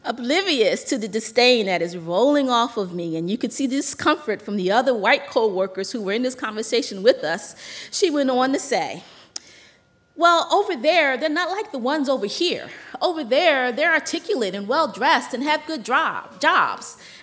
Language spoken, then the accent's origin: English; Philadelphia, Pennsylvania, United States; I'm from Philly. I can handle rough.